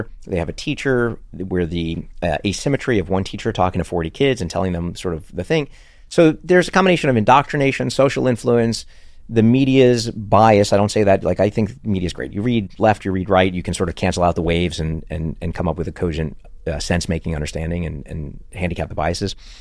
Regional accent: Brooklyn, New York, United States; And I grew up in Coney Island, Brooklyn, single mom, four of us living in a two bedroom, one bath apartment.

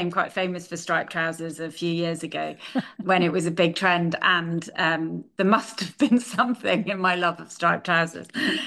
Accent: North West England, United Kingdom; But yes, I grew up on the Pennines above Manchester.

